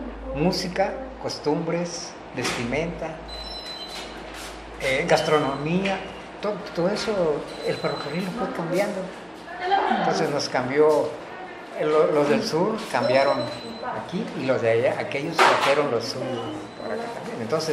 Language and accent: Spanish; Mazatlán, Sinaloa, Mexico; born there; now in Matías Romero, Mexico; yo nací en Mazatlán, no nací aquí en Matías